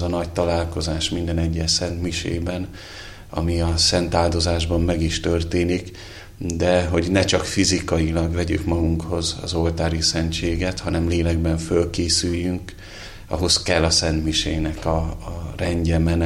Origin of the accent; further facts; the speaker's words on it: Budapest, Hungary; Hát én Budapestről származom